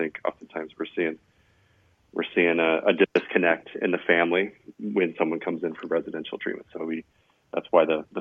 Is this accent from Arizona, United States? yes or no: yes; Phoenix, Arizona, United States; also born or lived in Flagstaff; I grew up in Phoenix, so I'm kind of a desert rat, but I moved up to Flagstaff and lived there for a dozen years